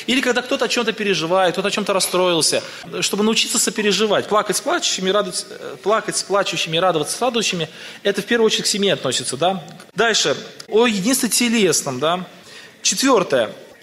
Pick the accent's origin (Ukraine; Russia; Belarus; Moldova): Russia; Tolyatti, Samara Oblast; я, например, вырос в Тольятти, в одной семье, совершенно неверующий, там, учился где-то, мои родители это работали, вырос в квартире